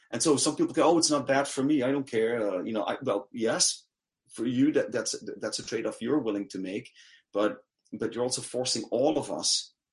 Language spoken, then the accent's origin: English; Belgium; my home country of Belgium